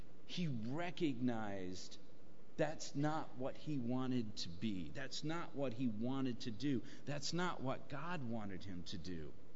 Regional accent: Convoy, Ohio, United States; Otherwise, I'm from Convoy. I don't want anything to do with that place.

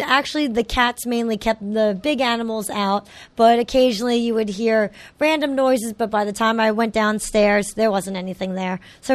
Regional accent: Pennsylvania, United States; I grew up in Bucks County. I rode at a variety of farms in Bucks County for a variety of different people. And that's where my family is, which is why I did move back to Bucks County as well.

